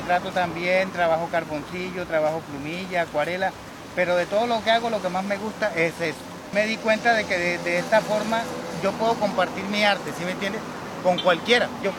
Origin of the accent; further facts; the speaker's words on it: Turbaco, Bolívar, Colombia; Acá hay un pueblo que se llama Turbaco. Yo vivo en Turbaco, nací ahí en Turbaco.